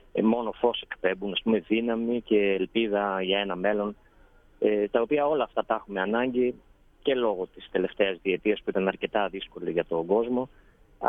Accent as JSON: {"language": "Greek", "country": "Greece", "said": "Εμείς σαν Έλληνες, αλλά το ίδιο πιστεύουν και οι ξένοι που έρχονται, ας πούμε."}